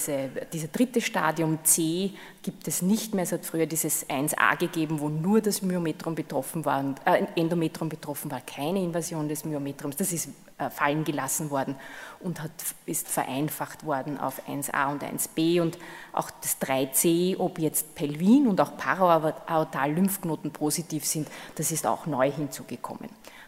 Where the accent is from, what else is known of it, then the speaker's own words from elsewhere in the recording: Austria; dieses Östrogen-Only bei Patienten mit Uterus ist bei uns in Österreich schon seit vielen, vielen Jahren verlassen worden